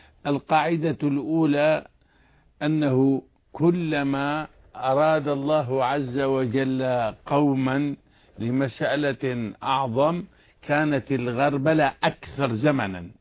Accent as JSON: {"language": "Arabic", "country": "Syria", "said": "الوضع عندنا في سوريا"}